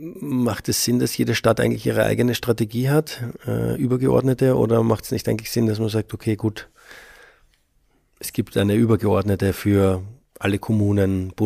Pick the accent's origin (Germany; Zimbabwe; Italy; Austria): Austria; Brauchst du mir nicht sagen, ich bin aus Österreich.